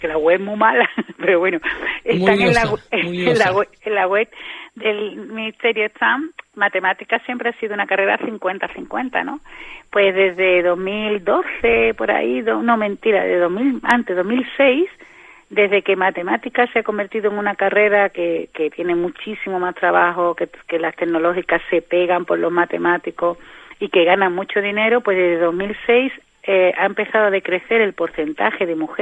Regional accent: Andalusia, Spain; Yo soy muy andaluza, me encanta bailar, me encanta

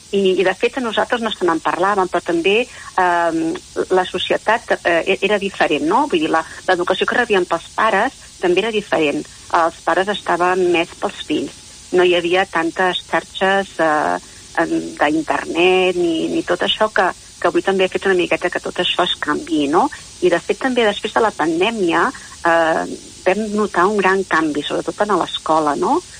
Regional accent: Cardona, Catalonia, Spain; Jo soc de Cardona

